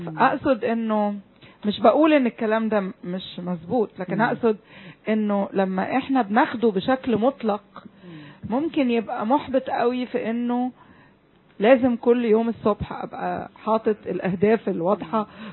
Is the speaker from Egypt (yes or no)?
yes; Egypt; احنا يمكن كمصريين او كشرق اوسطيين